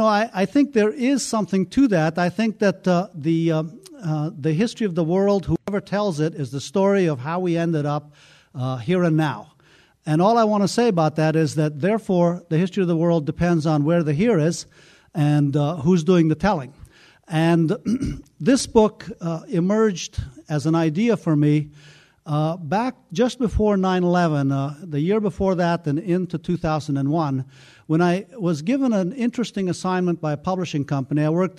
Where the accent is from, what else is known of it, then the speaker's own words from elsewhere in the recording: Afghanistan; probably because I grew up in Afghanistan and my first introduction to world history was in the schools there, looking out from that point of view.